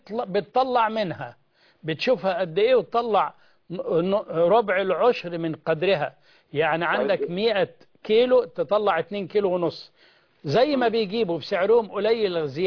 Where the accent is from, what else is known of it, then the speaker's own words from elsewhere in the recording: Egypt; إحنا مش من أهل مكة لكن إحنا من مصر